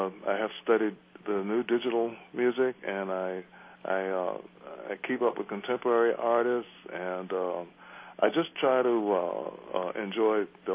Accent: Memphis, Tennessee, United States; And the drummer is someone who was born in my hometown of Memphis.

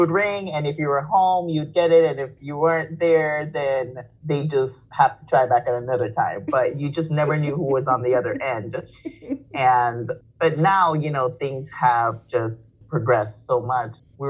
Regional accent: Queens, New York, United States; I'm from Queens

